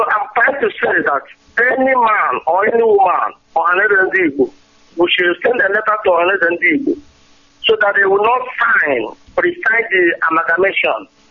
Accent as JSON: {"language": "English", "town": "Okwele", "region": "Imo", "country": "Nigeria", "lives_now": "Malaysia", "said": "My director, this is … from Okwele, Onimo State."}